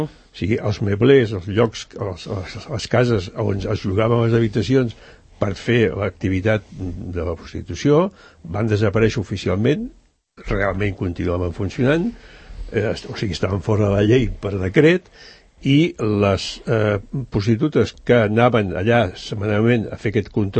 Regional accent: Barcelona, Catalonia, Spain; Jo quan era petit recordo, doncs, a Barcelona jo tenia 14 anys

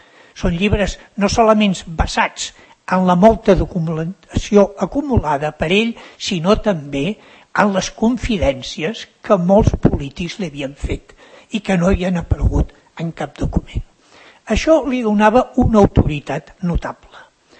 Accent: Sant Cugat del Vallès, Catalonia, Spain; Jo he estat 37 anys sant cugatenc

